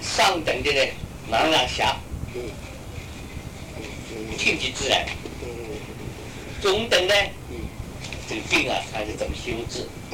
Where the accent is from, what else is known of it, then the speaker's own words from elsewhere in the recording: China; 这个就观望，我们中国人叫望闻